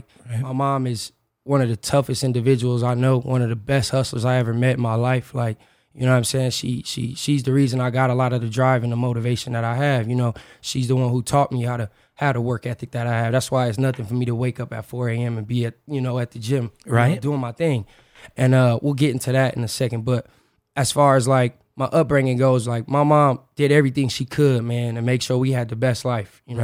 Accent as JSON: {"language": "English", "town": "Los Angeles", "region": "California", "country": "United States", "tie": "born or raised there", "lives_now": "Salt Lake City, United States", "said": "So, I'm from South Central Los Angeles. I grew up in the Crenshaw District, you know, shout out my hometown, right on Fifth Avenue in Florence."}